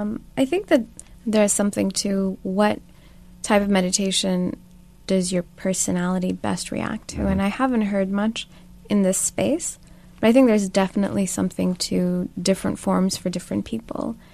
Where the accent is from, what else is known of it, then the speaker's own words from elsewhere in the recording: Pakistan; So I grew up in Pakistan, as you know, and was born into a pretty modest, self-made, traditional family.